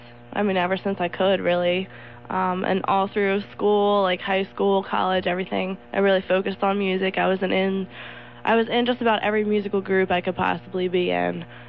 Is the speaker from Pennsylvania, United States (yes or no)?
yes; Reading, Pennsylvania, United States; I'm from the Reading area.